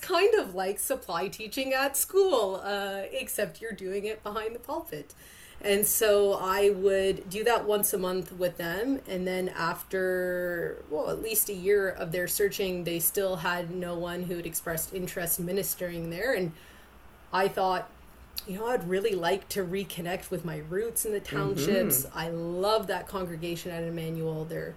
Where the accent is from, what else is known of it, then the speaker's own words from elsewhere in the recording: Clarenceville, Quebec, Canada; So I'm from Clarenceville, a very small rural town. I went to high school at Massey-Vanier.